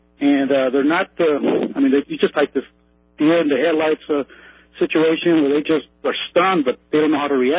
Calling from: Tampa, Florida, United States; I'm calling from Tampa, Florida.

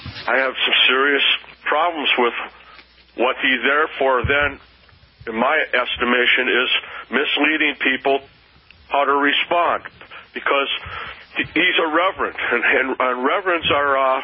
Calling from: Milwaukee, Wisconsin, United States; I'm calling from Milwaukee, Wisconsin tonight.

